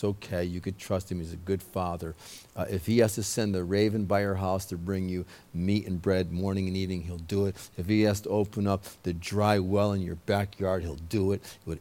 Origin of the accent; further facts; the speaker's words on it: New England, United States; There's things in my nature, because I'm from New England, New York.